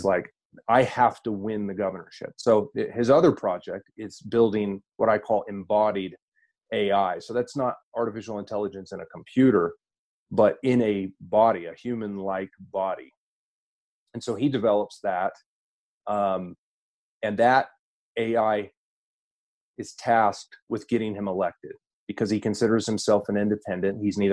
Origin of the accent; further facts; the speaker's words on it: United States; I am an American.